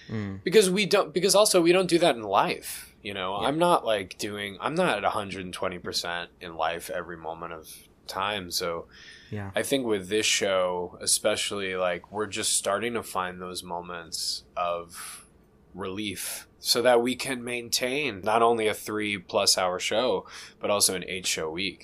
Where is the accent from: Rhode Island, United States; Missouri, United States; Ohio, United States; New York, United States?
New York, United States; because I grew up in Long Island.